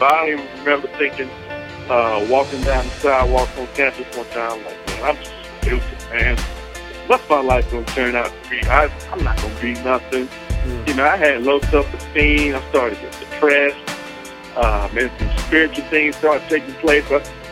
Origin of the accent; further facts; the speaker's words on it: North Carolina, United States; Man, I hail from North Carolina. North Carolina.